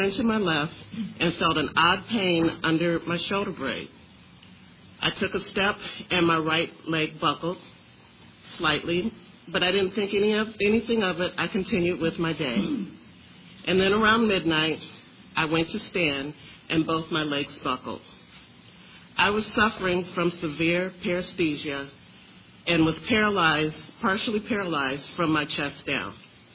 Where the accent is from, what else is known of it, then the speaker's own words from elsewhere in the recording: Michigan, United States; I'm from Michigan.